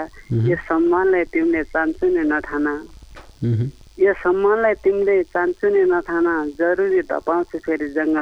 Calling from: Kathmandu, Bagmati, Nepal; म काठमाडौँबाट

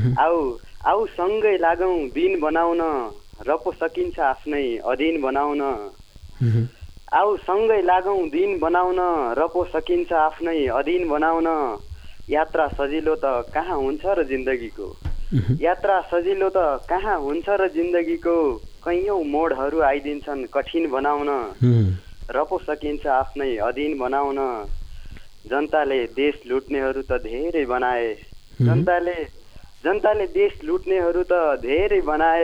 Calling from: Kathmandu, Bagmati, Nepal; म काठमाडौँदेखि

